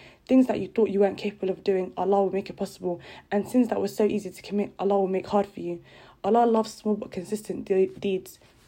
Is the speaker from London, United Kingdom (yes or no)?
yes; London, United Kingdom; I'm from London